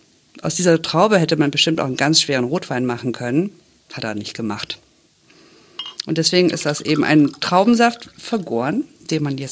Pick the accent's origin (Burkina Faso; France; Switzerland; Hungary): France; also born or lived in Germany; also in meiner Herkunft, ich bin wirklich deutsch, aber ich bin in Frankreich aufgewachsen. Also mein Herz ist wirklich halb französisch.